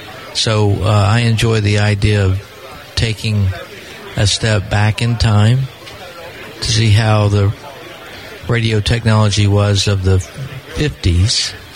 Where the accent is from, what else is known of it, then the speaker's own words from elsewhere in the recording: Benton, Arkansas, United States; I'm from Benton, Arkansas.